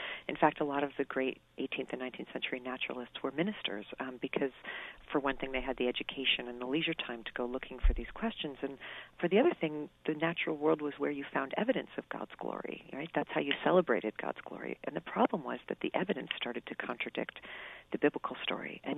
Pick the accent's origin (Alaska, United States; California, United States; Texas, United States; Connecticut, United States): Connecticut, United States; I grew up in Connecticut, but it was a big deal for us in Connecticut to have a pine farm.